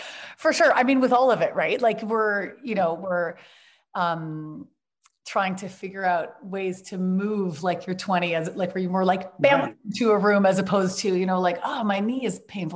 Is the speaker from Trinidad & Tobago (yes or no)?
no; Vancouver, British Columbia, Canada; So I was up in my hometown of Vancouver where we were going to be shooting